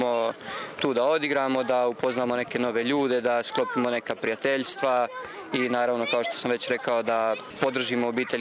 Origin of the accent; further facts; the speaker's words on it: Boće, Brčko District, Bosnia & Herzegovina; now in Graz, Austria; rodom sam iz Boća, korijenima, budem u Gracu i evo tu sam na godišnjem odmoru.